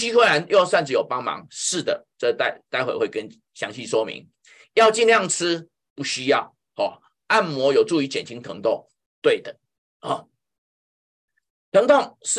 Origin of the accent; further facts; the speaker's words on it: China; 我们中国人非常重视吃